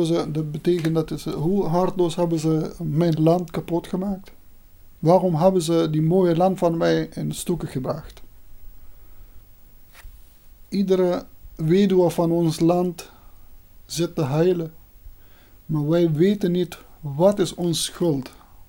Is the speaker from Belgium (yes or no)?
no; Afghanistan; Dutch is a second language; moved away as an adult; now in Heerlen, Netherlands; ben 42 jaar. Oorspronkelijk kom ik uit Afghanistan. Sinds 8 augustus 1997 woon ik hier in Nederland. En sinds 1998 woon ik hier in Heerlen.